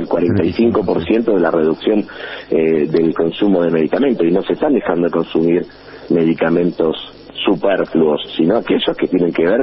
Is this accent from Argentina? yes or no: yes; Rosario, Santa Fe, Argentina; en mi ciudad está a 700 pesos el pasaje de colectivo, yo soy de Rosario